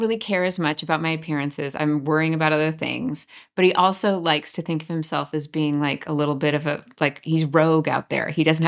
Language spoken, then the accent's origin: English; California, United States; I mean, I'm from California, but it's a classic Western California look